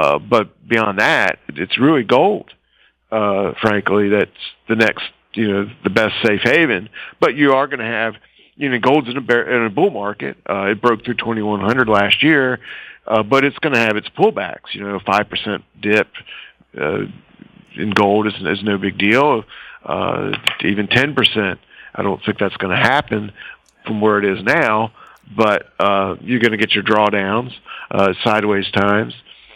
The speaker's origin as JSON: {"language": "English", "country": "United States", "said": "But I would not consider having all my money in the S&P 500 or just only American stocks as an American."}